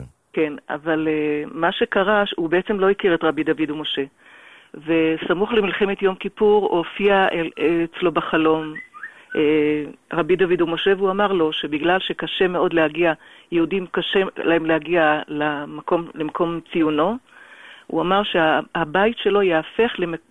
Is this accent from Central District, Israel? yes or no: no; Safed, Northern District, Israel; כן, אני מכירה. אני במקור משם